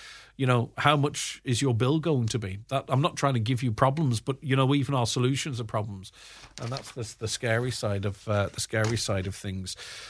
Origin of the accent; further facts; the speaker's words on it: Ireland; We are the Irish people and we are proud to fly our flag.